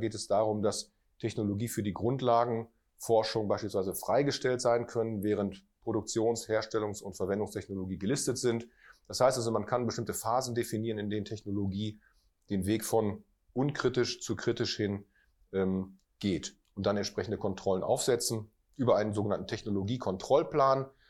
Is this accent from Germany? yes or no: yes; North Rhine-Westphalia, Germany; also born or lived in Lower Saxony; Ich bin ja gebürtiger Niedersachse, habe aber meine Kindheit und Jugend am Niederrhein verbracht.